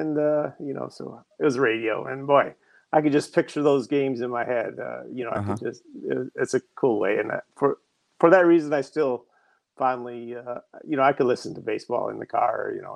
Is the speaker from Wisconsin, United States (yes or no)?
yes; Waupun, Wisconsin, United States; I grew up in Wisconsin, like you mentioned. So I grew up on a dairy farm, actually. So Waupun, Wisconsin is like halfway between Milwaukee and Green Bay near Fond du Lac area.